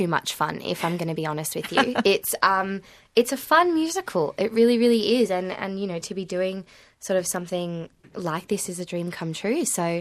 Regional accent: Sussex Inlet, New South Wales, Australia; my parents live in Bomaderry. I grew up in Sussex Inlet.

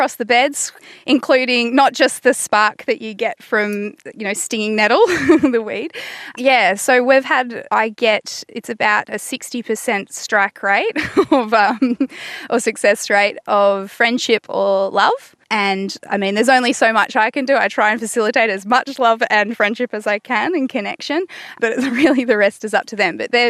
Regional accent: Australia; There is this disconnection in our community that I've witnessed, growing up in Australia, between, you know, where our food comes from and just the seasons in nature

